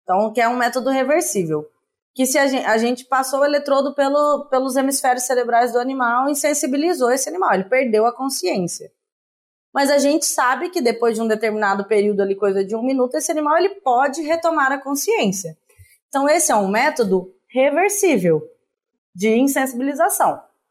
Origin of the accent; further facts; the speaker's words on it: Minas Gerais, Brazil; Eu sou do interior de Minas Gerais, entendeu? Eu cresci, né, com essa experiência de churrasco de fim de ano